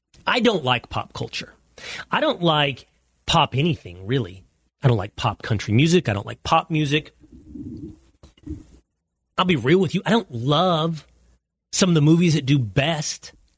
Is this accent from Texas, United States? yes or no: yes; Texas, United States; I'm a Texan. I want us to have our, yeah, jingoistic Texan culture.